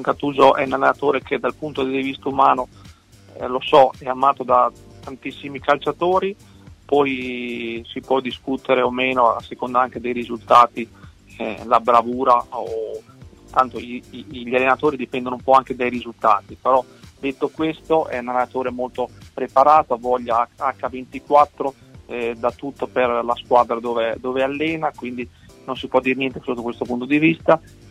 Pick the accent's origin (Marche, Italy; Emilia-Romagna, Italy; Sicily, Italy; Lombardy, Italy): Emilia-Romagna, Italy; io essendo emiliano anche vicino diciamo da dove ho passato l'infanzia